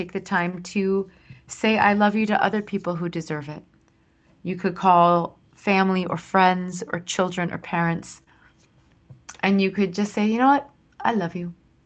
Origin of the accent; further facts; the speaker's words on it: Sauk Rapids, Minnesota, United States; where I grew up in Sauk Rapids, Minnesota, and the town next door is called St. Cloud